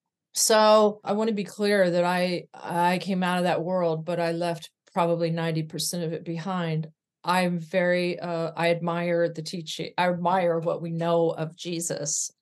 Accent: California, United States; also born or lived in Arkansas; No, I grew up in California. I was born in Arkansas.

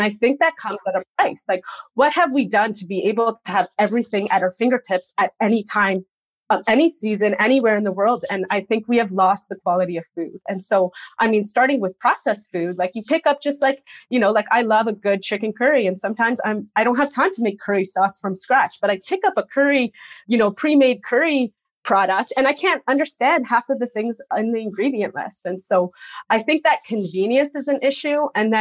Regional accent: Toronto, Ontario, Canada; So I am from Toronto. I've been born and raised here.

